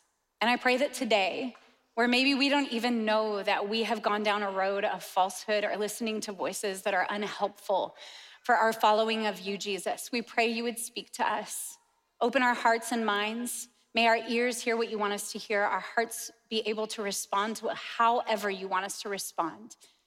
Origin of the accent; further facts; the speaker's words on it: United States; I could have sat the test any time to get dual citizenship and never did. I am only American still.